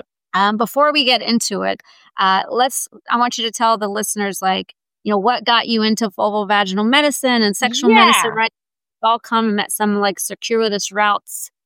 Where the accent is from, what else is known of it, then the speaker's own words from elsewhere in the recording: North Carolina, United States; I grew up in North Carolina and then I ended up, my family moved to Virginia when I was in college.